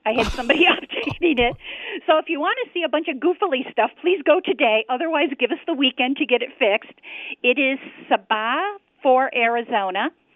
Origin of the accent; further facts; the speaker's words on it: Toledo, Ohio, United States; I grew up in Toledo, Ohio